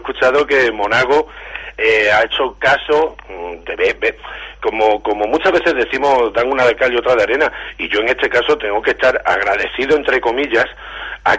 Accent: Cáceres, Extremadura, Spain; Somos gente de Cáceres, que tenemos un problema muy gordo

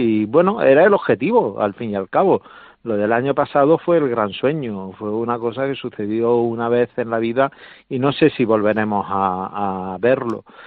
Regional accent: San Fernando, Andalusia, Spain; aunque yo soy de San Fernando, yo soy nacido en San Fernando.

